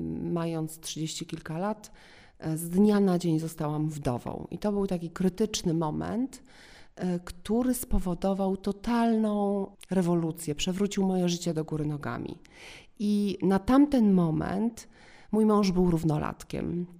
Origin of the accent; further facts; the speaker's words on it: Zamość, Lublin Voivodeship, Poland; now in Warsaw, Poland; Pochodzę z województwa lubelskiego, konkretnie z Zamościa, ale już większą część mojego życia mieszkam w Warszawie.